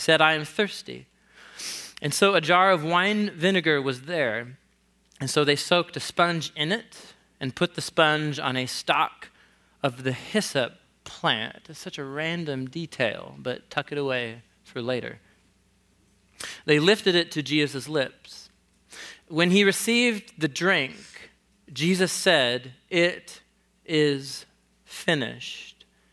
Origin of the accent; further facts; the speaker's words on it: Portland, Oregon, United States; So some of you know, I grew up here in Portland, just a couple blocks away